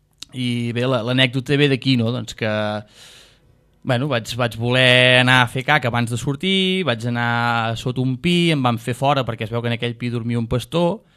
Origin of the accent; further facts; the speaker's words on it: Catalonia, Spain; vaig néixer en una masia recòndita d'aquí de Catalunya. Soc català